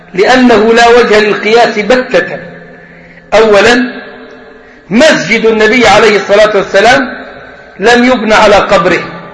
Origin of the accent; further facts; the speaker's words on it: Egypt; وضريحه عندنا في مصر